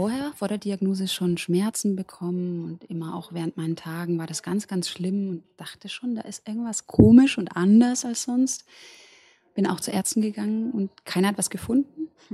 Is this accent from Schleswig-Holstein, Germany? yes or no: no; Bavaria, Germany; moved away as an adult; also born or lived in Munich; ich bin eigentlich aus Franken, bin dann aber für meinen Traumjob, nämlich fürs Fernsehen, nach München umgezogen und habe dort auch so 10, 11 Jahre in dem Job gearbeitet